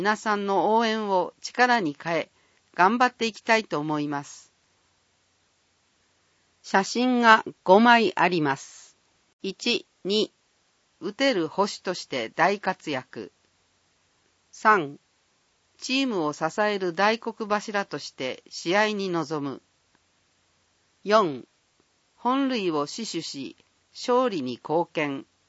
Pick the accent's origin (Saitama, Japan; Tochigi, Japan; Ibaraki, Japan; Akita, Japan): Ibaraki, Japan; Hitachi; 生まれ育ち、野球に出会えた日立市は僕の原点です。自然の中でのびのび育つことができましたし、野球に出会えたのも日立市に野球をできる環境が整っていたからだと思います。